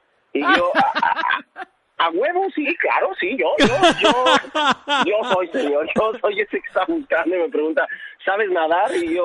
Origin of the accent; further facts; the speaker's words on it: Ecatepec, State of Mexico, Mexico; porque yo soy de Catepec